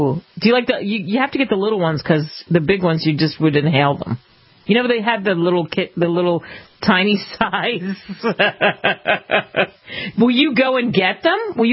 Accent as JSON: {"language": "English", "region": "Pennsylvania", "country": "United States", "tie": "born or raised there", "said": "I grew up outside of Hershey, PA. I mean, not right there, but not too far."}